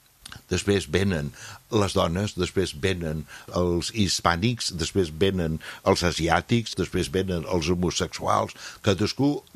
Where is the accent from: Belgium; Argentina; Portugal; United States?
United States; Jo, com a americà, sento per primera vegada a la vida una vergonya immensa de ser americà.